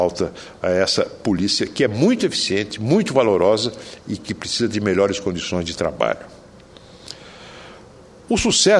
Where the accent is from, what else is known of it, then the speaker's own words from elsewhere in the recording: São José do Rio Preto, São Paulo, Brazil; quando cheguei do exílio, em 1979, a primeira vez que fui à minha cidade natal, Rio Preto